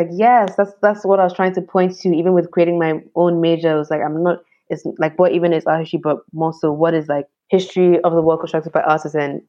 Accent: Ghana; especially sort of like being Ghanaian. And like, if I was just understanding Ghana's art in terms of painting and sculpture, I would be missing so much.

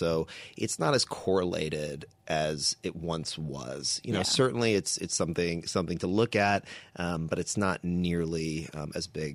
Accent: Texas, United States; I'm born and raised in Texas

